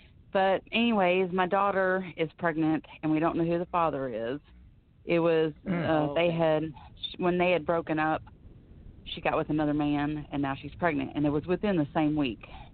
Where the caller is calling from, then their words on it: Florida, United States; I'm calling from Florida.